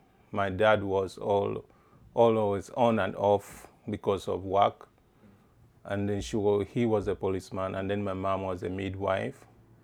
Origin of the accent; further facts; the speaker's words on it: Pakwach, Northern Region, Uganda; In Pakwach, Uganda, East Africa.